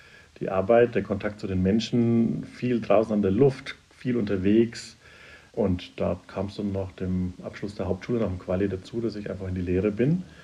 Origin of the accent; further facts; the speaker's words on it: Bavaria, Germany; Ich bin im Oberfränkischen aufgewachsen und nicht aus einem Akademikerhaushalt, also komme aus der Gastronomie. Mein Vater ist Braumeister, meine Mutter im Hotelfach gewesen und ich komme aus einem fränkischen Wirtshaus.